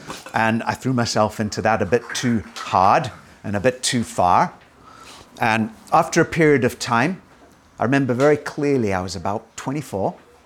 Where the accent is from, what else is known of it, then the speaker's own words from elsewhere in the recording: Durban, KwaZulu-Natal, South Africa; born there; moved away as an adult; I was born in Durban, South Africa, quite a long time ago. I lived the first 24 or 5 years of my life in South Africa. I wasn't brought up as a Christian. I was brought up in a fairly sheltered home, a fairly academic home.